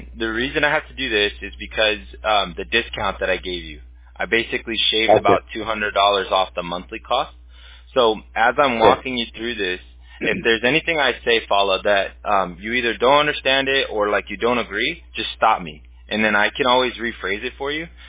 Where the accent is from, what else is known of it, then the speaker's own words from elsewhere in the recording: Hawaii, United States; I grew up on King Kamehameha Highway.